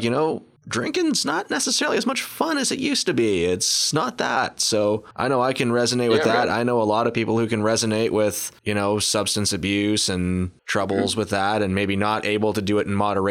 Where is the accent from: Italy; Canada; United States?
Canada; Ontario; I'm from Southern Ontario, much like you are.